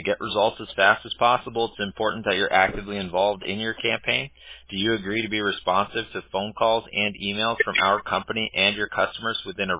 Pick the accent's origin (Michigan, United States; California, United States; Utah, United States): California, United States; I grew up in California, so I hadn't experienced it like that.